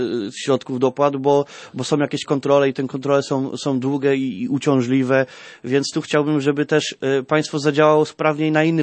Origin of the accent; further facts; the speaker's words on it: Chełmża, Kuyavian-Pomeranian Voivodeship, Poland; ja akurat pochodzę tutaj z miasta Chełmży